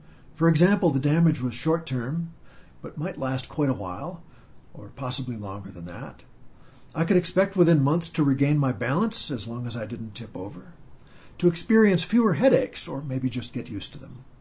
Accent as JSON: {"language": "English", "region": "Minnesota", "country": "United States", "tie": "born or raised there", "said": "Like I said, I grew up in Minnesota, but we only went west when we traveled."}